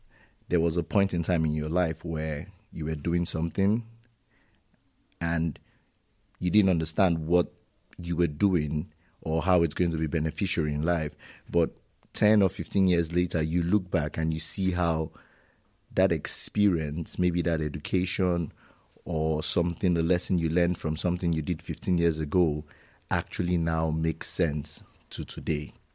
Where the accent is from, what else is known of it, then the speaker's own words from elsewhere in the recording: Nigeria; now in Germany; I'm Nigerian, and my first degree is in psychology.